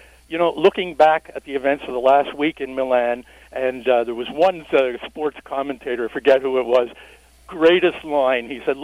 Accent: Canada; hey, listen, I'm a Canadian.

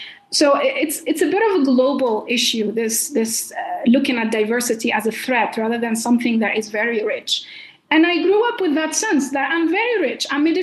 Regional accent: Tunisia; also born or lived in several cities in Tunisia; I grew up with a lot of sense of diversity, first because I come from Tunisia, and Tunisia is just a mosaic of diversity.

